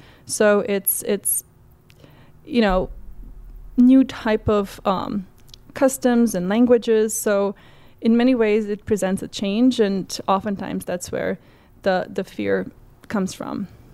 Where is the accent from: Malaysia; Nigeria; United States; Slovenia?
Slovenia; I was born in Yugoslavia, and I was 15 when the country sort of dissolved. It is home to seven countries now, and geographically, I am from a country called Slovenia.